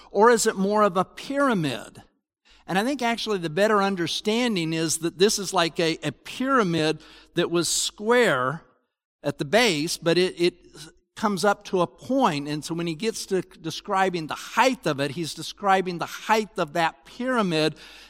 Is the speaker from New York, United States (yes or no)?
no; Salt Lake City, Utah, United States; Where I grew up in Salt Lake, Adrian knows this because he's there too. There's these huge mountains.